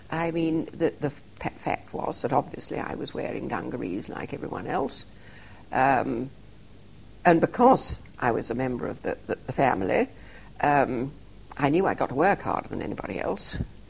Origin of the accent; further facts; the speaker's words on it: Cambridge, East of England, United Kingdom; born there; Well, I was born in Cambridge in 1920 to...